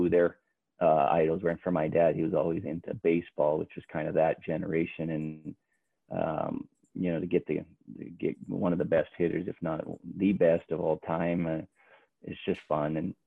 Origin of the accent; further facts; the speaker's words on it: United States; So as an American, obviously we all knew Wayne.